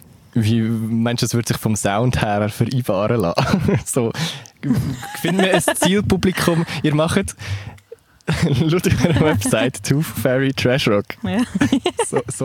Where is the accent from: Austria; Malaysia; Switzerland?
Switzerland; Uri; Ich darf das, ich komme aus dem Kanton Uri, das ist legitim.